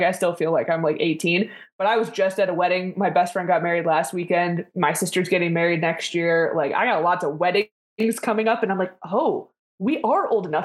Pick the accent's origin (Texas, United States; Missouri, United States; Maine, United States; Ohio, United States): Ohio, United States; Cleveland; I am from Cleveland, like Jen, currently living in upstate New York.